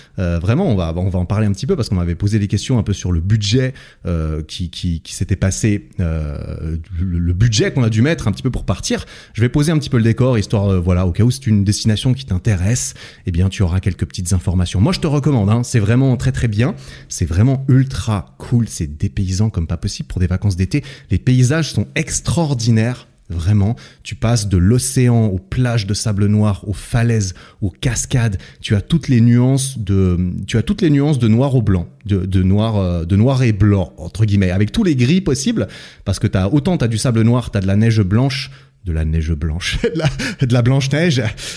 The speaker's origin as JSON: {"language": "French", "country": "Switzerland", "said": "moi j'habite en Suisse. Je viens de Suisse, j'ai l'habitude de vivre en Suisse, là où le coût de la vie est assez élevé."}